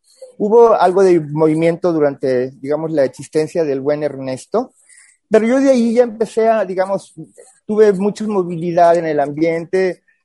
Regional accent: Mexico City, Mexico; also born or lived in New York; now in Guadalajara, Mexico; Mira, soy chilango. Yo llego a Guadalajara en 1980. Simbólicamente marca mi inicio de gentilización tapatía a partir del enero de 1980.

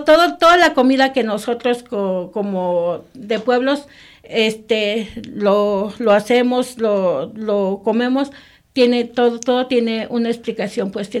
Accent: Cocuyo, Michoacán, Mexico; soy de Cocuyo, Michoacán

